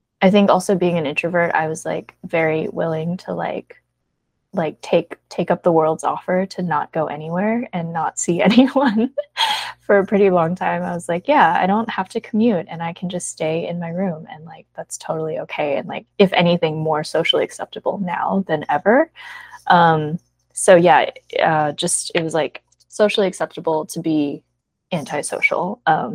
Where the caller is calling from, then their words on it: Sacramento, California, United States; I'm speaking from Sacramento.